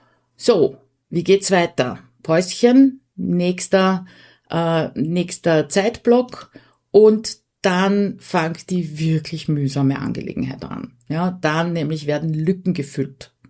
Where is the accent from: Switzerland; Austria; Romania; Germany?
Austria; EAR heißt bei uns in Österreich Einnahmen-Ausgaben-Rechnung.